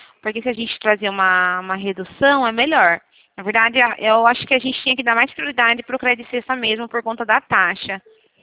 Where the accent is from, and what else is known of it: Rio Claro, São Paulo, Brazil